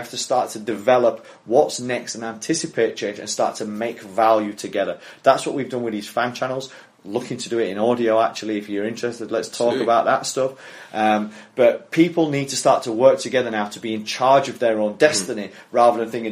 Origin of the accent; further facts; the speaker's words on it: Yorkshire and the Humber, United Kingdom; I'm a Yorkshireman, so I grew up loving cricket.